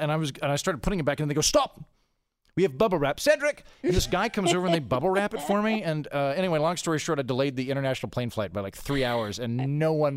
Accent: Oklahoma, United States; and I'm from Oklahoma, so I'm like, nope, I don't have any weapons.

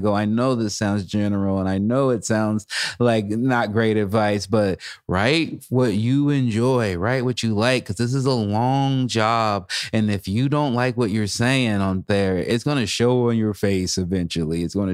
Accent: Salem, Oregon, United States; I'm going to book my own gigs in my hometown of Salem, Oregon, because I need to feed my son.

